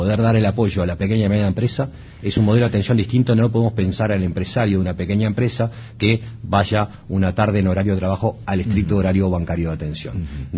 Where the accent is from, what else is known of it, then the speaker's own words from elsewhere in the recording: Uruguay; no solo como cliente, como uruguayo